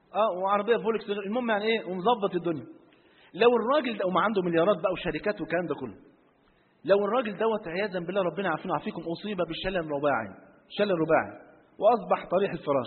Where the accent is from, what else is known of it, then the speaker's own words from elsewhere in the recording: Egypt; اصل مريشة بلغة عندنا في مصر يعني بتاعت فراخ